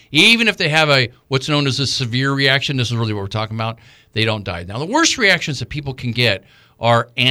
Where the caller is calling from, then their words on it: Fairbanks, Alaska, United States; Okay, this is Fairbanks. I'm talking from Fairbanks.